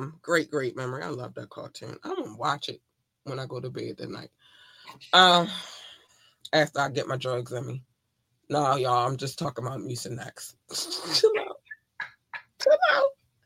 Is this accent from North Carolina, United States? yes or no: yes; North Carolina, United States; And I told y'all I'm from North Carolina, so it wasn't much.